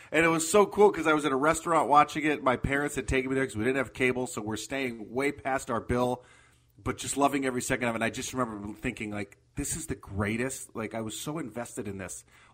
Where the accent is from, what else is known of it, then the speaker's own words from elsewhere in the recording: New York, United States; I grew up in New York